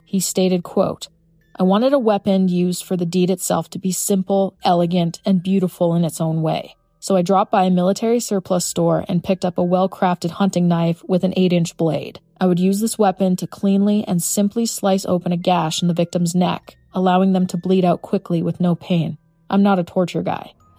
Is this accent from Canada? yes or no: yes; Canada; We're Canadian. It probably came with his birth certificate.